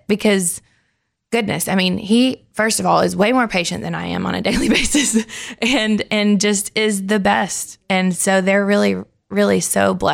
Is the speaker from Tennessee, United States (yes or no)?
yes; Nashville, Tennessee, United States; because I grew up here in Nashville.